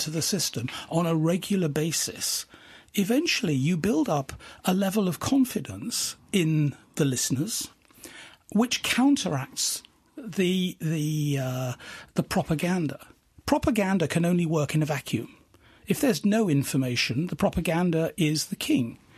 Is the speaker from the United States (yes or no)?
no; United Kingdom; I mean, I come from Great Britain.